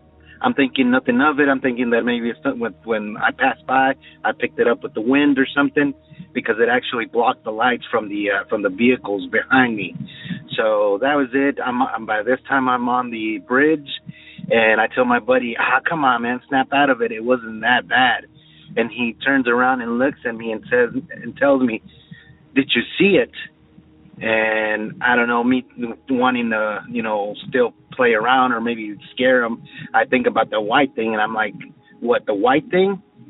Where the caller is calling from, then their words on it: Dallas, Texas, United States; I'm calling you from Dallas, Texas.